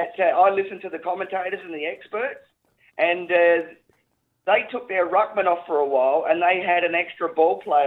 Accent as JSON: {"language": "English", "region": "South Australia", "country": "Australia", "said": "No, I'm South Australian"}